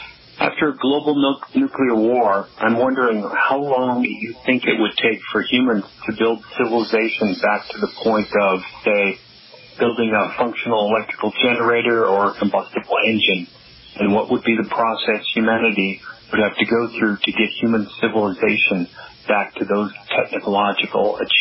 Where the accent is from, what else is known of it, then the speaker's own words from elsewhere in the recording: Minneapolis, Minnesota, United States; I'm from Minneapolis.